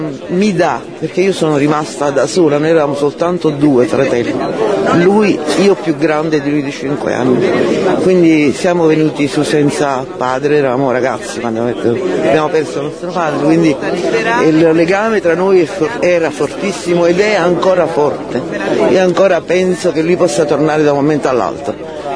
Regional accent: Herculaneum, Campania, Italy; noi siamo di Ercolano

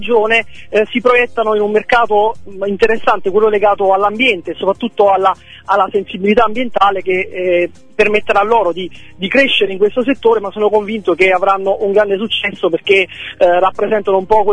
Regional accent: Salerno, Campania, Italy; da salernitano che si occupa di comunicazione d'impresa

